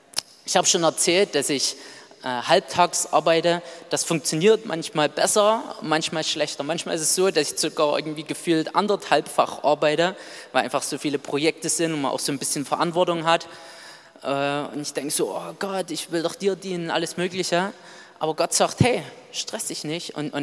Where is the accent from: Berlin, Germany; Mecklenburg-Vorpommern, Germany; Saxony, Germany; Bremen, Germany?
Saxony, Germany; Mildenau; ich komme aus Mildenau, ist ein kleiner Dorf, kleiner Ort in der Nähe von Annaberg.